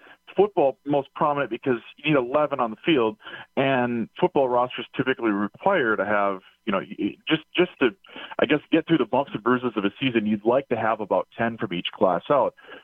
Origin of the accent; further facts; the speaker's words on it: Cadott, Wisconsin, United States; my hometown of Cadott in Northwestern Wisconsin was one of the first schools to kind of do this.